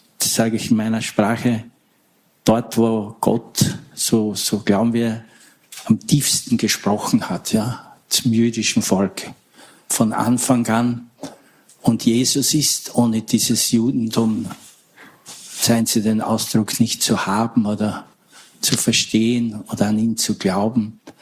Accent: Austria; ich komme halt aus Österreich

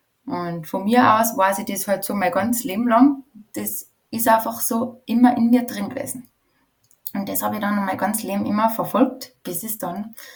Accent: Tyrol, Austria; weil ich bin in einem Bauernhof in Tirol aufgewachsen

